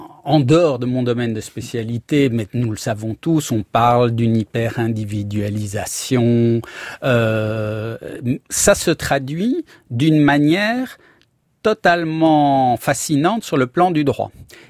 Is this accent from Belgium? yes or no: yes; Belgium; Donc, moi, vous savez, je viens de Belgique.